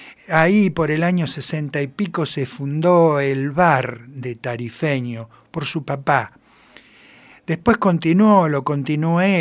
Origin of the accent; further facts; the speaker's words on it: Córdoba, Argentina; yo en mi pueblo, allá en la provincia de Córdoba, pueblito chico de 2.000 habitantes.